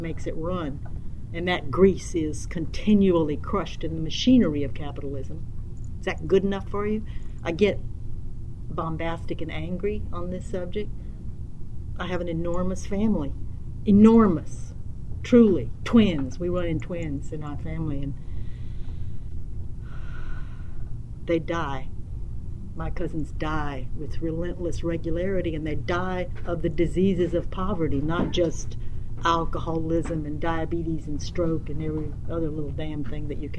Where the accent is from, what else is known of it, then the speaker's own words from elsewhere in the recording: the South, United States; I'm 67 years old, and I grew up in the South in what was essentially the 50s and 60s